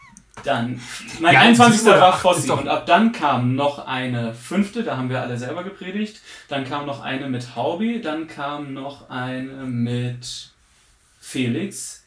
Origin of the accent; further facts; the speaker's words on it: North Rhine-Westphalia, Germany; now in Bochum, Germany; aus Bochum, für alle, die sich fragen. Ich bin geboren und groß geworden im Münsterland und vor circa 8, 9, 10 Jahren ins Ruhrgebiet gezogen und fühle mich mittlerweile sehr ruhrgebietsmäßig.